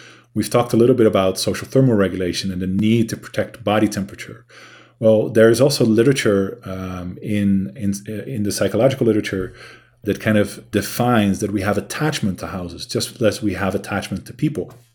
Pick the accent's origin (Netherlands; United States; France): Netherlands; Maybe it's also the case that I am from the Netherlands and that it's kind of a gloomy country